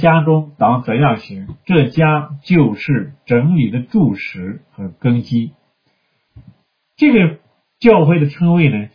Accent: China; 我们从大陆来的弟兄姐妹们

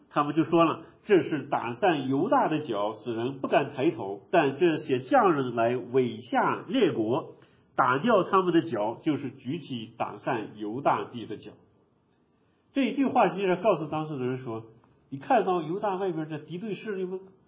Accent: China; now in Canada; 我们中国人在中国生活这么多年，我们到加拿大移民几十年

